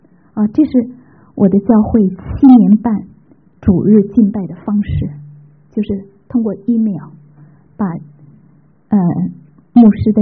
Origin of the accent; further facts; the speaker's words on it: China; 我们中国人读哲学可能都读过尼采